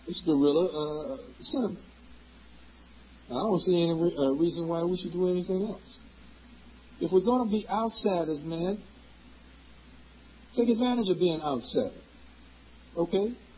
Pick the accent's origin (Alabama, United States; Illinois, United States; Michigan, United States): Illinois, United States; Chicago; I never raised a dime out of my hometown, Chicago. And I know some of the richest niggas in Chicago.